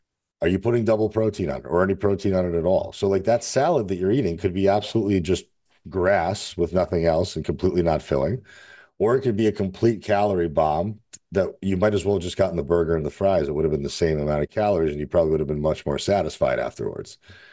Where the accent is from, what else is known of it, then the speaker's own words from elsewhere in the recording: Russia; now in United States; I mean, when I first moved to America, I'm from Russia originally, and we moved to America in 89.